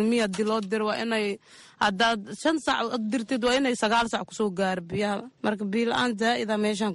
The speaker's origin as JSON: {"language": "Somali", "town": "Mogadishu", "region": "Banaadir", "country": "Somalia", "said": "Aniga Muqdisho ka imaaday."}